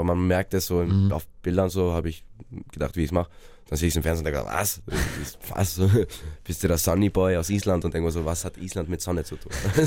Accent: Austria; dass ich meine Heimat auch vermisse. Aber wenn ich jetzt einen Monat in Island bin, vermisse ich auch meine Freunde und alles in Österreich und meine Familie.

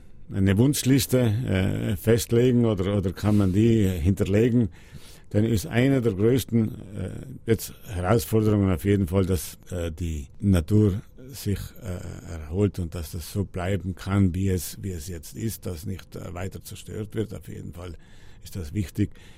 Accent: Trentino-Alto Adige, Italy; mein Heimatland

